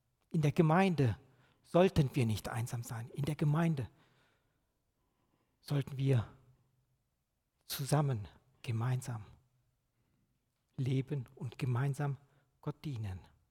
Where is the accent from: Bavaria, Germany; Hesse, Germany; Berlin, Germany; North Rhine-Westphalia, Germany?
North Rhine-Westphalia, Germany; Paderborn; Ich komme aus Paderborn. Bei Paderborn ist die A33.